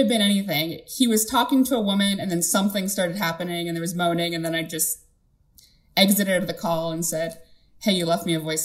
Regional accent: Canada; I'm 26 from Canada.

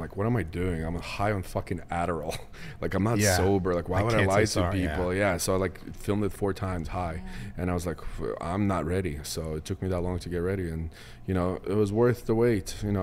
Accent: Miami, Florida, United States; But it's in Miami this time, in my hometown.

